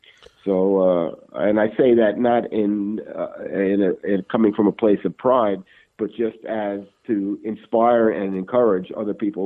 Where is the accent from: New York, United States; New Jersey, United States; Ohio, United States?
New York, United States; Brooklyn; I was a kid growing up in Brooklyn.